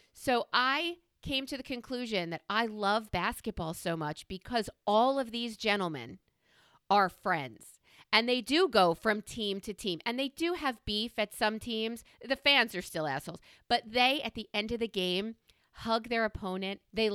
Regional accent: New York, United States; the reason I feel the way I do is because I grew up in New York sports.

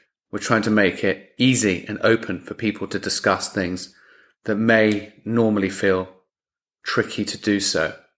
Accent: England, United Kingdom; now in Los Angeles, United States; I'm in LA, but I'm English, obviously.

